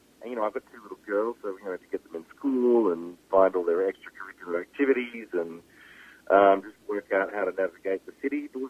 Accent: Melbourne, Victoria, Australia; now in New York, United States; I'm from Melbourne, Australia. I grew up there. I've lived a bunch of different places, but Melbourne's still very much my home. It's where all my family is.

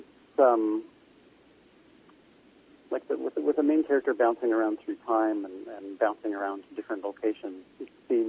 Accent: Toronto, Ontario, Canada; also born or lived in Edinburgh; I grew up sort of born and raised in Toronto, and I lived in Edinburgh for a while.

